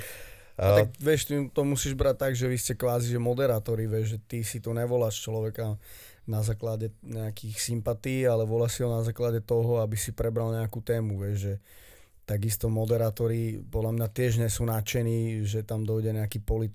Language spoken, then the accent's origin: Slovak; Spišské Tomášovce, Košice Region, Slovakia; Som zo Spišských Tomášovec. Tam som prežil prvých 12 rokov života.